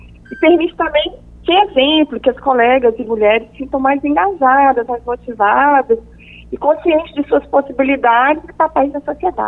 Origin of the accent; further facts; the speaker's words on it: Minas Gerais, Brazil; Eu sou mineira